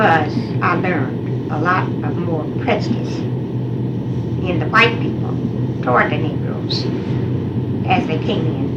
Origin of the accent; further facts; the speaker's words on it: Illinois, United States; also born or lived in Kentucky; And I said, well, I was born in Kentucky, but I was raised in Illinois.